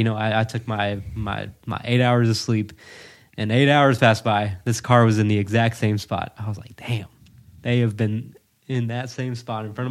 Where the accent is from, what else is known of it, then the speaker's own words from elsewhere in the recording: Virginia, United States; I hate to say that about my home state.